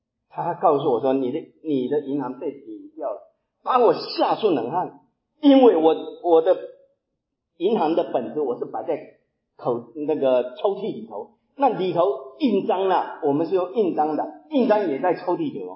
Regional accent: Taiwan; 我是台湾来的，在台湾的时候，我们进了大学，

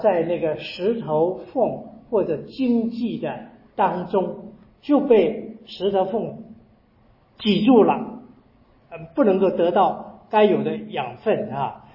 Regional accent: Taiwan; 那么他们都在日本留学，然后回到台湾，在台湾呢开业啊。那么我可以说在生长的环境里面，这个医生的家庭里面

